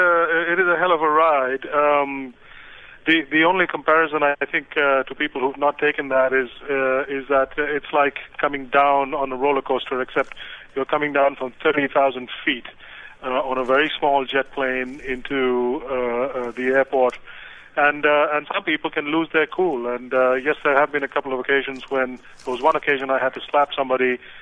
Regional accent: India; I am from India

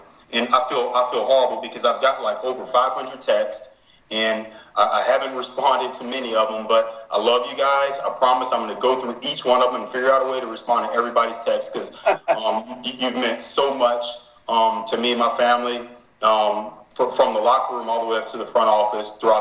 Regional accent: Lake Charles, Louisiana, United States; And look, both of our families are, we're both from Lake Charles. We met in high school, and they're all displaced right now.

